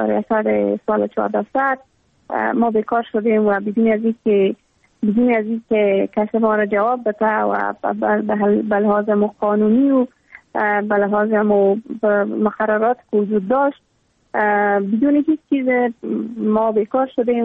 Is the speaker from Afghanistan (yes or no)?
yes; Afghanistan; ما هم مثل میلیون‌ها دختر دیگه در دامن جنگ بزرگ شدیم و در همون سیاه‌ترین سالایی که در تمام ولایت افغانستان در روزهای مکتب برای دخترها بسته بود